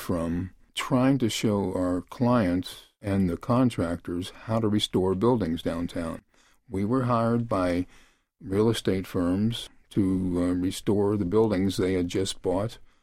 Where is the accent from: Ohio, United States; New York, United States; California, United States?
Ohio, United States; Cincinnati; Indeed. I was born in Over the Rhine, a fifth generation Over the Rhine.